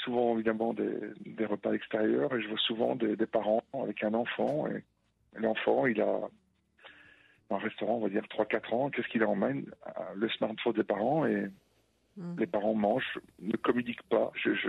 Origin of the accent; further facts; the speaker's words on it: Belgium; now in France; Alors je suis belge, j'ai la chance de travailler dans votre beau pays